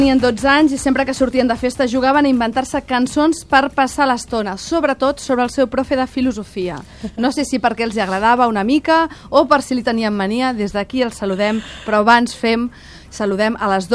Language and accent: Catalan; Montcada, Catalonia, Spain; som catalans, de Montcada